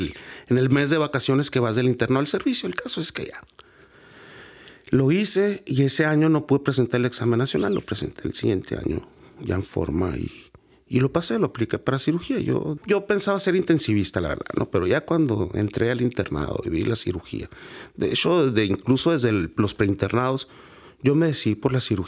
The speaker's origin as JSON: {"language": "Spanish", "town": "Hermosillo", "region": "Sonora", "country": "Mexico", "tie": "born or raised there", "said": "Tengo 42 años de edad. Soy originario aquí de Hermosillo. De una colonia muy popular, la Valderrama."}